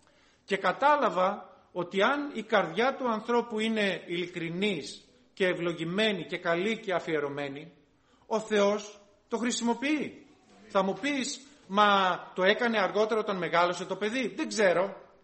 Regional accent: Chalkida, Central Greece, Greece; επειδή είμαι από Χαλκίδα εγώ.

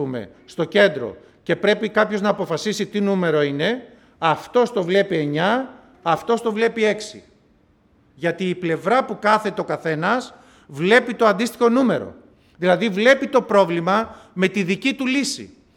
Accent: Central Greece, Greece; είμαι από την Εύβοια. Εγώ είμαι από νησί, από την Εύβοια.

